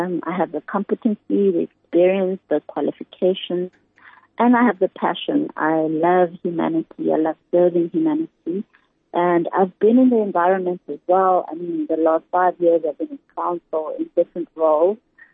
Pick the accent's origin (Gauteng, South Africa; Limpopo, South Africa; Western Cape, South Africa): Gauteng, South Africa; Mabopane; now in Johannesburg, South Africa; Well, I grew up in Mabopane, which is in the northwest. Oh, no, it's actually in Gauteng. It used to be Botswana when I was growing up.